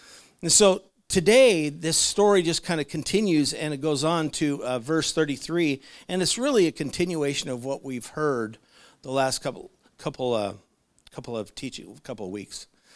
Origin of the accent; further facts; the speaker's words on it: United States; because of being an American and being in a nation where we have the freedom to choose